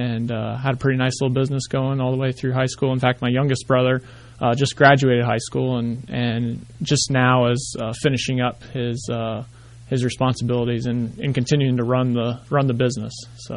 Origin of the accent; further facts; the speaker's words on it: Springfield, Ohio, United States; So I grew up in Springfield, so west of Columbus.